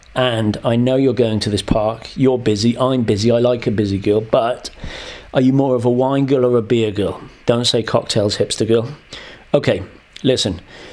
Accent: London, United Kingdom; now in Russia; And here in Russia, I'm saying, yeah, I'm from London.

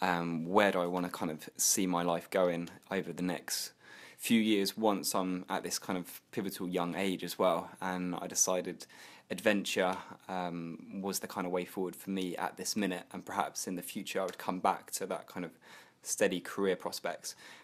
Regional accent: England, United Kingdom; being English kind of stood you up from the crowd

